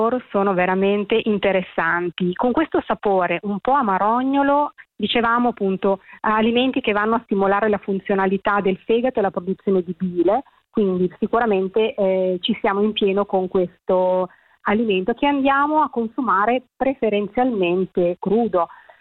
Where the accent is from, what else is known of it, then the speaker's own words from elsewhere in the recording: Liguria, Italy; io adoro soprattutto quelli con le spine da ligure